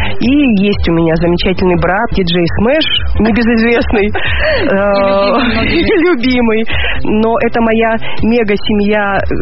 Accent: Perm, Perm Krai, Russia; born there; Я родилась в нашем городе, в Перми.

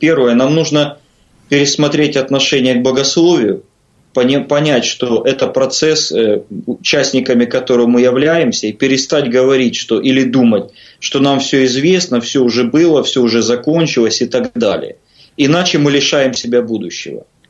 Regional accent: Kyiv, Ukraine; я из Киева скажу, потому что мне не так страшно отвечать

